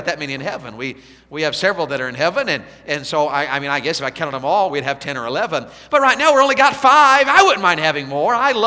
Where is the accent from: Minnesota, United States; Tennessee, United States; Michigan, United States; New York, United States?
Tennessee, United States; I was raised in Tennessee, you know. I don't listen to country music, but country music was very big where I grew up.